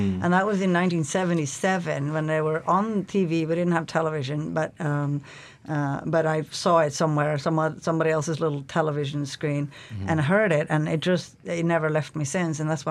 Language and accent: English; Norway; also born or lived in Canada / England; now in United States; I've been in Alaska for 20 years, and before that I lived in other countries, Canada, Toronto, London, England. But I'm from Norway originally